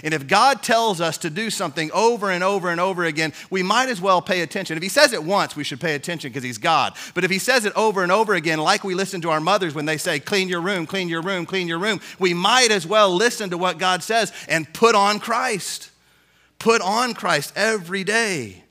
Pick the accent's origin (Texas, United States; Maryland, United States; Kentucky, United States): Texas, United States; Houston; It was gross, and I'm from Houston, so don't get mad at me.